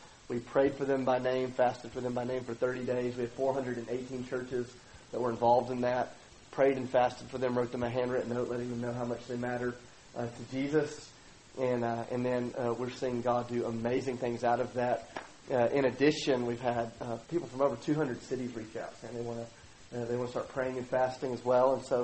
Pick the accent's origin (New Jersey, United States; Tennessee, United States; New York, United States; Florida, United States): Tennessee, United States; Nashville; So honored to get to be with you. I am from Nashville, Tennessee